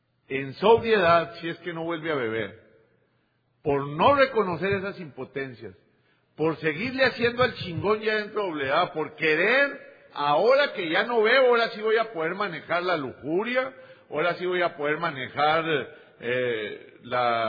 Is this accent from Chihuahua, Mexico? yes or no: yes; Chihuahua, Mexico; Y yo llegué en una fuga geográfica a Sonora. Soy originario de Chihuahua, del norte de México.